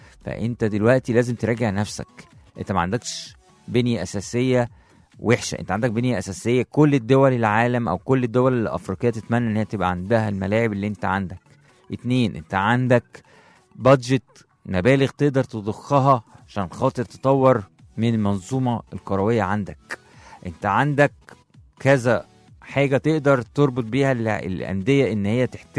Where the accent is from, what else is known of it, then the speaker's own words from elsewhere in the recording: Egypt; ده حالنا يعني إحنا مصريين وبنتمنى إن مصر